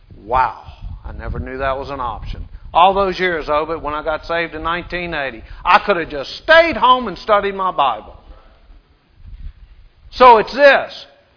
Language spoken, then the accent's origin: English; Louisiana, United States; And I'm from Louisiana.